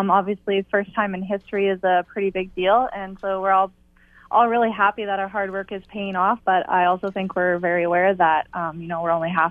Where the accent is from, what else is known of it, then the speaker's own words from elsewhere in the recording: Alberta, Canada; I am from Alberta.